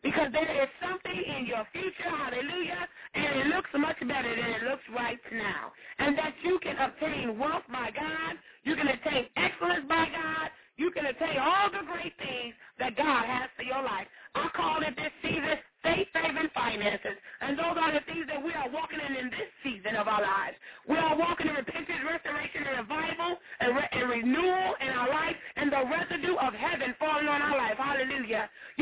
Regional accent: Michigan, United States; now in St. Joseph, United States; all from my hometown where I stay now. I just stay like 5 minutes away, St. Joseph, Michigan.

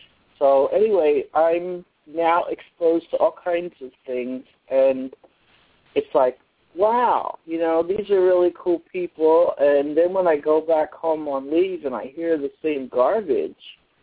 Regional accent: New Jersey, United States; I'm originally from South Jersey. My dad was a tomato farmer, so we were poor.

